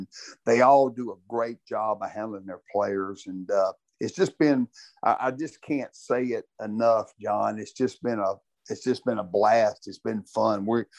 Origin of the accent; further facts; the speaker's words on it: Orange, Texas, United States; I had never been that cold in my life growing up in Orange, Texas